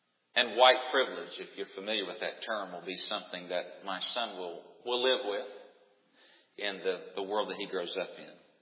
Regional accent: Knoxville, Tennessee, United States; I grew up in East Tennessee, Knoxville to be exact. I grew up in a very, what we'd call a very white area.

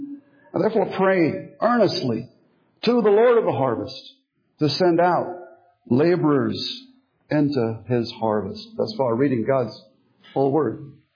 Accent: Florida, United States; Now, I was brought up in South Florida.

